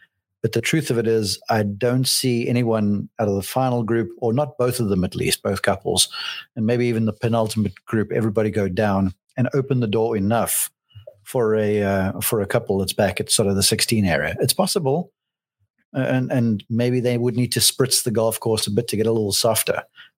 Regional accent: South Africa; even though I'm South African deep down

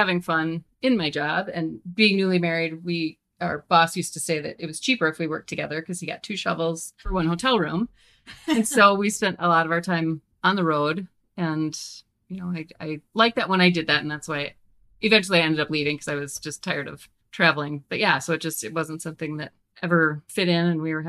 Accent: Minnesota, United States; moved away as an adult; And yep, I'm originally from Minnesota, came to college here and never left.

